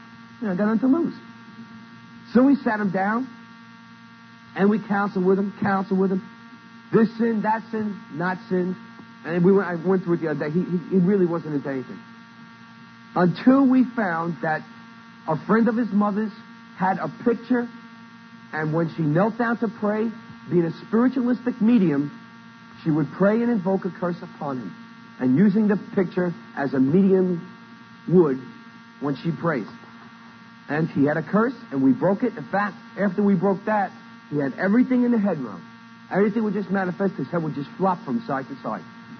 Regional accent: Cuba; moved away as an adult; I was born and raised in Cuba, Brother Frank, before Castro took over.

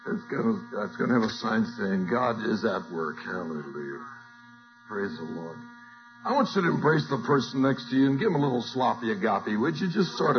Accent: California, United States; I come from California, and I hate to tell people I'm from California

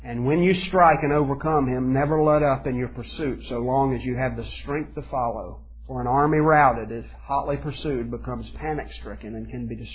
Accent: the South, United States; because I'm a Southerner, okay?

